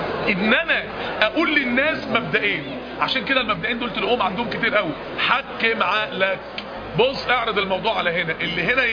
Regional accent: Egypt; عندنا في مصر كام؟ 25000 راقصه

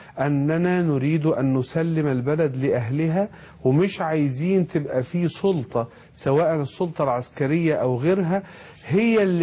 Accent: Egypt; من حقي انا كسياسي كمصري يعيش في مصر

